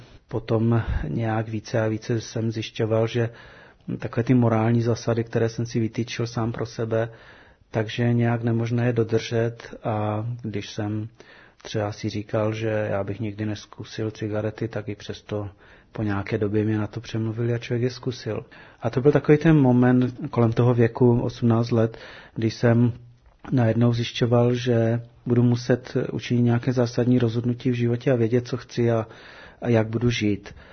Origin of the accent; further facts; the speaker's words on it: Havířov, Moravian-Silesian Region, Czechia; Vyrůstal jsem v rodině v Havířově, v rodině nevěřící.